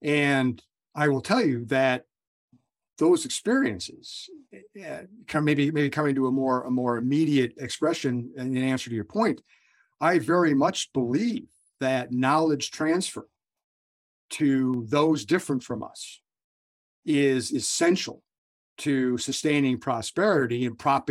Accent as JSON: {"language": "English", "country": "United States", "tie": "born or raised there", "said": "I'm born and raised as an American, educated as an American, employed as an American, but I spent a considerable amount of time working overseas, right?"}